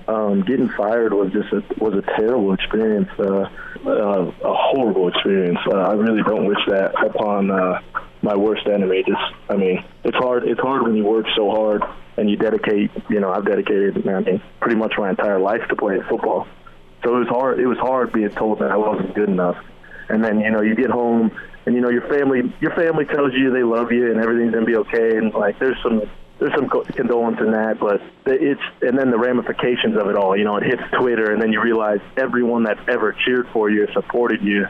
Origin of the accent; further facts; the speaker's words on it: Boulder, Colorado, United States; I was from Boulder, Colorado. You know, football is not real high on anybody's priority list.